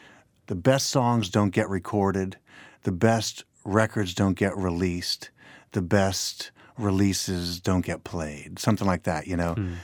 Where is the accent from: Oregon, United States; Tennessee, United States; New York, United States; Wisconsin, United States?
Tennessee, United States; Memphis; I grew up in Memphis